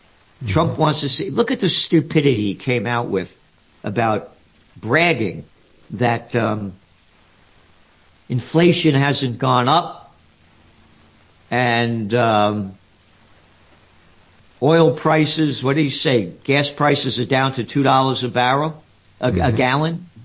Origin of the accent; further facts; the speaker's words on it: New York City, New York, United States; Again, I'm a New Yorker.